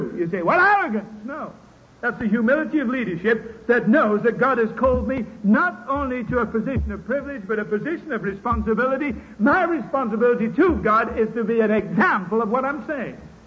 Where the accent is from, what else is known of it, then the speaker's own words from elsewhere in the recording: United Kingdom; now in United States; no, I'm British. My citizenship is in Britain, but I'm a resident down here at the moment in the United States of America.